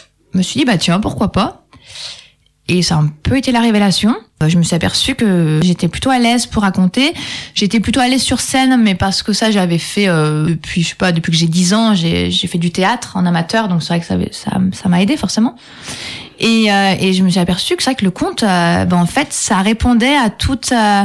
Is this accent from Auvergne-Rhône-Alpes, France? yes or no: yes; Saint-Étienne, Auvergne-Rhône-Alpes, France; j'ai fait une école d'éducateur spécialisé vers Saint-Étienne. C'est là d'où je viens.